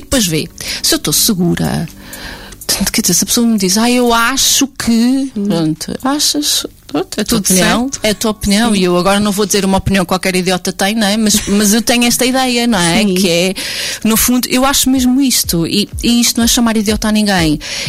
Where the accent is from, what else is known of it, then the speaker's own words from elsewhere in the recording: Seia, Guarda, Portugal; moved away as an adult; Eu sou de Ceia